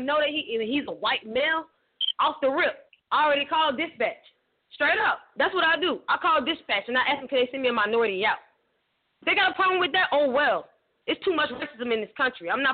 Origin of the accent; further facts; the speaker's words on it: Florida, United States; I know, but I'm saying because I'm from Florida and I'm in Florida.